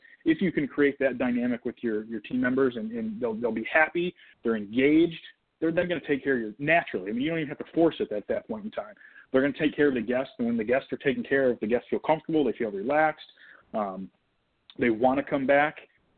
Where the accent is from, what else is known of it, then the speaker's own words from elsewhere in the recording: Michigan, United States; you know, I'm Michigan is my home. I mean, that's my home state. I love the state.